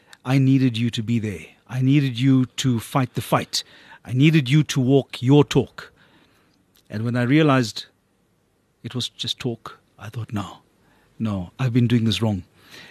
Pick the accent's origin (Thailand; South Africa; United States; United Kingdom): South Africa; I made a point of presenting myself as a South African man and not as a South African Indian man with a mandate to champion the cause of Indian people